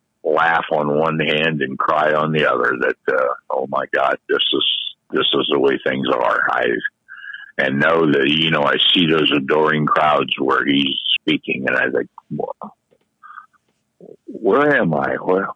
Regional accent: Ohio, United States; now in Florida, United States; I've lived here many years now. I'm originally from Ohio. A proud Buckeye.

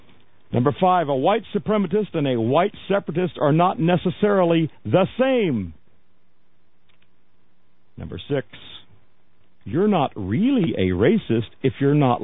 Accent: Florida, United States; I grew up in Florida. I don't expect this sort of thing in Florida.

